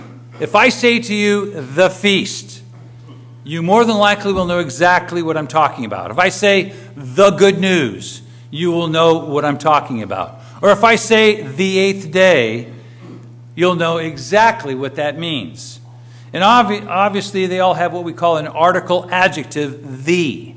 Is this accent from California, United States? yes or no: yes; California, United States; No, I always think we're from Southern California, and we think sometimes we get hammered pretty hard by the culture.